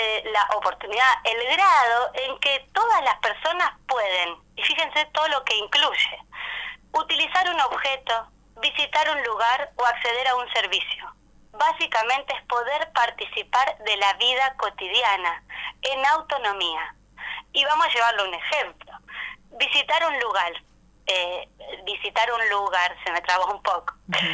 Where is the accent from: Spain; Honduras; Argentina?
Argentina; Córdoba; born there; now in Chos Malal, Argentina; Soy nacida en Córdoba. Mis hijos son de Chosmalal, así que si me dejan, soy de Chosmalal también.